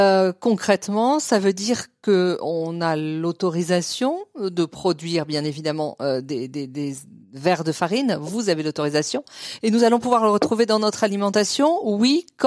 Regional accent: France; en tout cas chez nous en France, en Europe, c'était quelque chose de très original

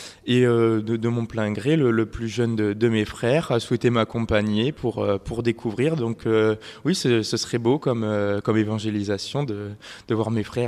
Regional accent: Nouvelle-Aquitaine, France; donc je viens d'une petite ville à côté de Bordeaux. Je suis l'aîné d'une fratrie de 4 garçons.

